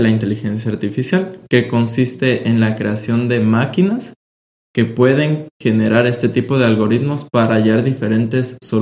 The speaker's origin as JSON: {"language": "Spanish", "town": "Quito", "region": "Pichincha", "country": "Ecuador", "moved": "as an adult", "lives_now": "Monterrey, Mexico", "said": "Vengo de Ecuador, Quito, Ecuador, la capital. Vine acá a México, a Monterrey"}